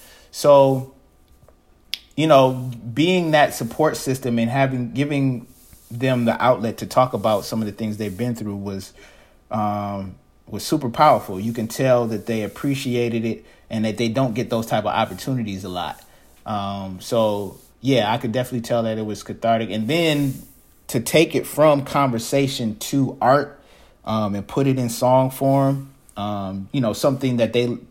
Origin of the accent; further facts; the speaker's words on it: Ann Arbor, Michigan, United States; now in Ypsilanti, United States; I grew up in Ann Arbor. I've lived in Ypsilanti for most of my adult life now, you know, close to 15 years.